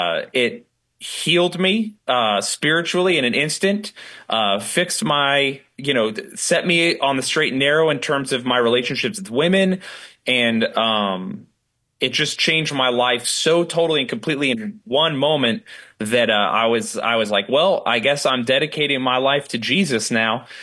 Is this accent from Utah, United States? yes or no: yes; Utah, United States; I'm from Utah, which is a very religious place.